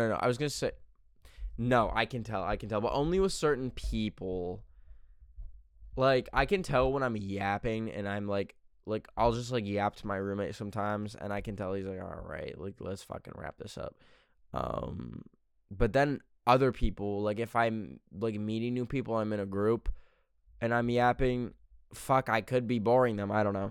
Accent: Canada; even though I grew up in Canada and we don't have the fucking CIA.

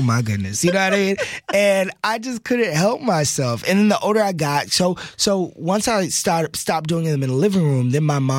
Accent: Texas, United States; growing up in Texas, which is, you know, football country.

